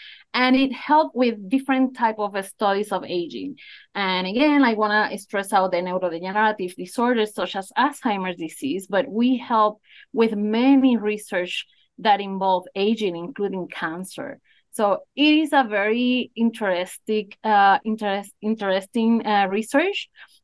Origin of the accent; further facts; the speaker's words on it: Puerto Rico; I am Puerto Rican, so I grew up in Puerto Rico. I did my studies there in biology